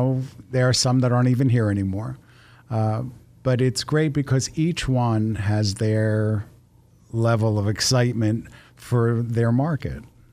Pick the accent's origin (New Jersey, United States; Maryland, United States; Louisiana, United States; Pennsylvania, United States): Pennsylvania, United States; also born or lived in Los Angeles; I grew up in Philadelphia's Main Line.